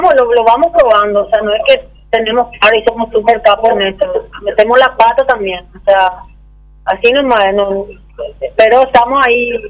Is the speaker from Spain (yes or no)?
no; Paraguay; los paraguayos